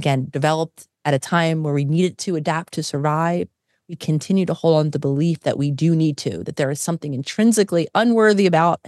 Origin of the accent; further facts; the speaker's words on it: Philadelphia, Pennsylvania, United States; also born or lived in New York; I mean, I was born and raised in Philadelphia, very much an urban environment, and I loved everything about a city.